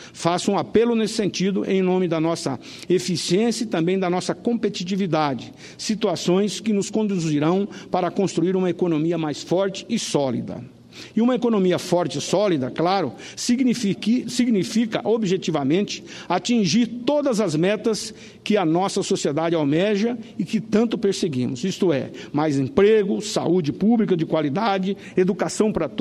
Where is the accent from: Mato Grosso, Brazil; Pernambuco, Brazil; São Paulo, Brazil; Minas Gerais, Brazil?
Mato Grosso, Brazil; Rondonópolis; já tendo sido prefeito da minha cidade natal, Rondonópolis